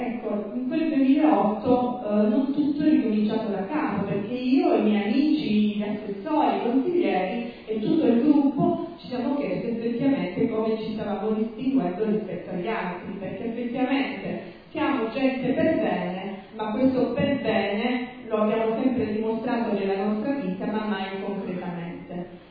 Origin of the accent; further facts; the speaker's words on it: Isola di Capo Rizzuto, Calabria, Italy; born there; Sono nata a Capo Rizzuto, vivo a Capo Rizzuto anche se la mia esperienza lavorativa mi portava ogni giorno fuori dal mio paese, però di fatto la mia famiglia vive a Capo Rizzuto, sono figlia di un imprenditore del luogo